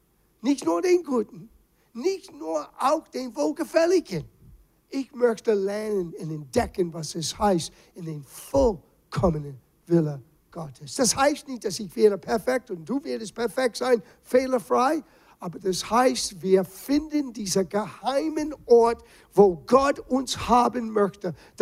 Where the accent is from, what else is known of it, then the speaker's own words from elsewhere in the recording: East Coast, United States; German is a second language; ich bin aufgewachsen auf der Ostküste von Amerika.